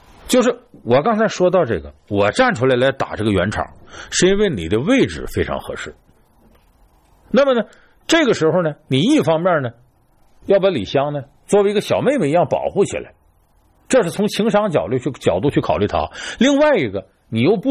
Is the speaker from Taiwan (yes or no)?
no; Northeast China, China; 当然这个呢和我是东北人有直接关系，我们打小呢接受这些四六八句的一些教育